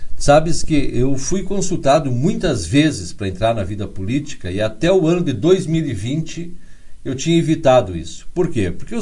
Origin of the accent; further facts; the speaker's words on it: Getúlio Vargas, Rio Grande do Sul, Brazil; now in Passo Fundo, Brazil; eu sou natural, Celso e ouvintes aí, de Getúlio Vargas, sou do interior de Getúlio Vargas, minha família é do interior de Getúlio, são pequenos agricultores que hoje não estão mais trabalhando na lavoura, mas ainda temos a propriedade lá, né? Vim muito cedo a Passo Fundo